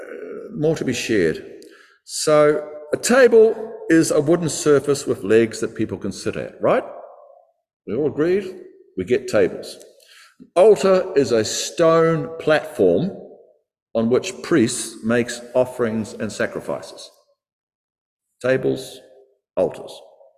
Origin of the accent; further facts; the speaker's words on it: New Zealand; from then on, I knew that what I might assume as a Kiwi barbecue was not local practice.